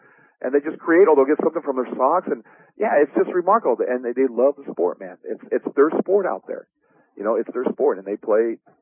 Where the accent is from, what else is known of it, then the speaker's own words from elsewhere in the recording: California, United States; We got to give a shout out to these guys out here since we're from Southern California.